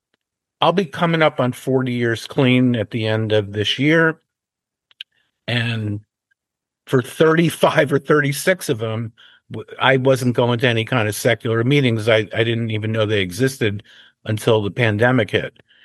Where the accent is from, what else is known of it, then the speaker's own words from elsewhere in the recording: New York City, New York, United States; I grew up in New York City in the 1960s